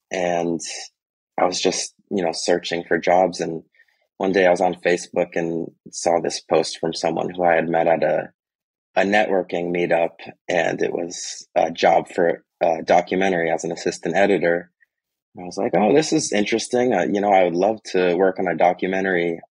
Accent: Santa Cruz, California, United States; I grew up in Santa Cruz in Northern California.

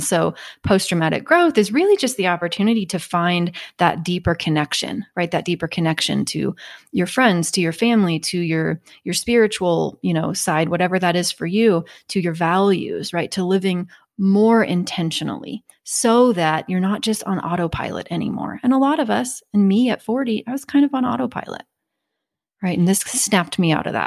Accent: Kansas, United States; You know, I'm from Kansas, and I remember it took me a while to come out because

